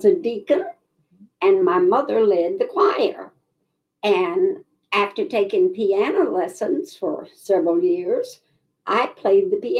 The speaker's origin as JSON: {"language": "English", "town": "Fredericksburg", "region": "Virginia", "country": "United States", "tie": "born there", "said": "they went to the adjacent county, Spotsylvania, which means I was born in Fredericksburg, Virginia."}